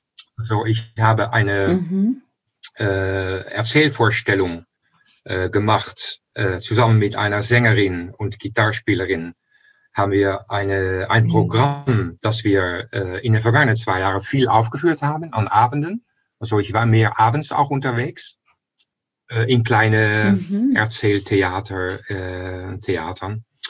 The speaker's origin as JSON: {"language": "German", "town": "The Hague", "region": "South Holland", "country": "Netherlands", "tie": "born or raised there", "said": "Ich bin in Den Haag, im Haag am Meer aufgewachsen und ich bin vor kurzem mal zurückgegangen zu dem Viertel, zu dem Haus, wo ich aufgewachsen bin"}